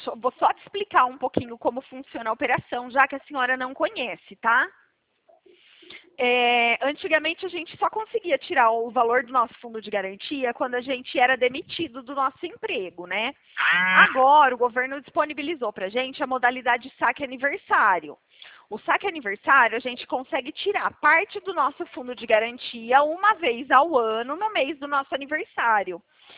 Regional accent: São Paulo, Brazil; eu sou daqui do interior de São Paulo.

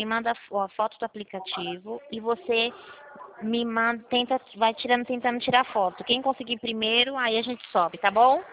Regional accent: Ribeirão das Neves, Minas Gerais, Brazil; Eu sou do Ribeirão das Neves.

